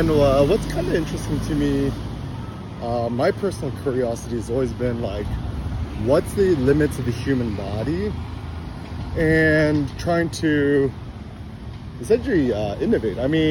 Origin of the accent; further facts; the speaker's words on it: United States; Like, I'm American, right?